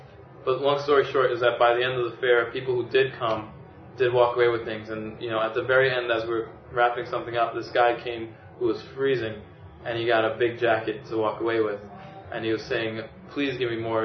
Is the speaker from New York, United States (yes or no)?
yes; New York City, New York, United States; I'm from the Bronx. I'm from the Bronx, born and raised.